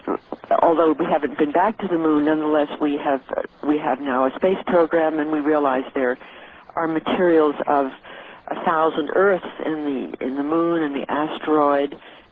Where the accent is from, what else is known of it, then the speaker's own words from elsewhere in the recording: New York City, New York, United States; born there; I'm a New Yorker, you know. I was born in New York City.